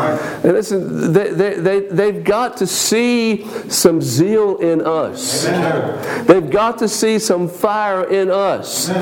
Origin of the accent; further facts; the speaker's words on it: Paraguay; Y'all know I grew up in Paraguay